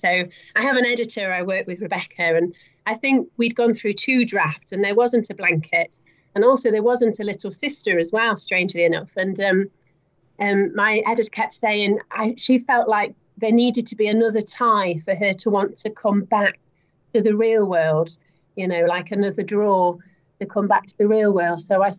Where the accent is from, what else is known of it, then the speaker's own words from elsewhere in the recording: Wales, United Kingdom; I'm personally Welsh myself. I was born there.